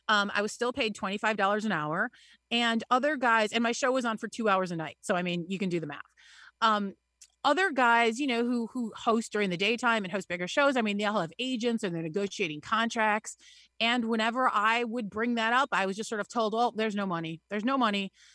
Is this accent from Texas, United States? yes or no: no; Illinois, United States; Yeah, I grew up in Northern Illinois, in a small town where everybody was an athlete, it seemed like.